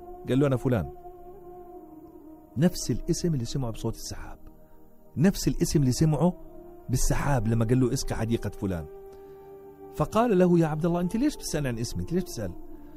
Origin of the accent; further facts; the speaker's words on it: Jordan; كم بيت عندنا بالأردن بيقرأها؟